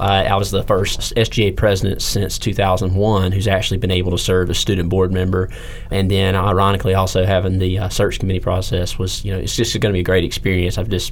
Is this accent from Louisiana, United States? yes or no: yes; Start, Louisiana, United States; I'm from Start, Louisiana, not too far, just east of here.